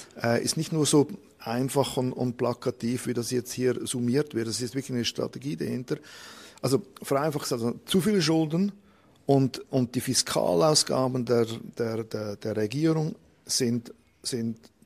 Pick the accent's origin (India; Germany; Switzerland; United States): Switzerland; wir als Schweizer, ich habe immer gemeint, Freihandel heißt keine Zölle.